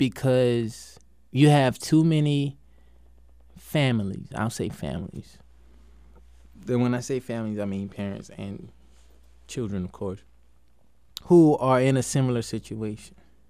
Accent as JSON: {"language": "English", "town": "Wilmington", "country": "United States", "tie": "born or raised there", "said": "One thing that I know from growing up in Wilmington and going to school in Wilmington"}